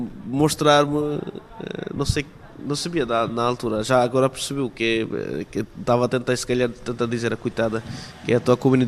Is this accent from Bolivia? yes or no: no; Bangladesh; Portuguese is a second language; now in Portugal; sou do Bangladesh, tenho 33 anos, cheguei aqui em Portugal em 2010, dia 23 de julho, às 23 horas.